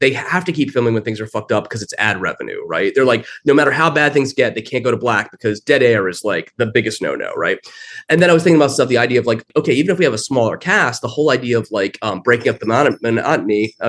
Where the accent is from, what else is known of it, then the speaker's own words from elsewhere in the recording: Baltimore, Maryland, United States; I'm from Baltimore, I basically grew up with all this sort of mythos around Edgar Allan Poe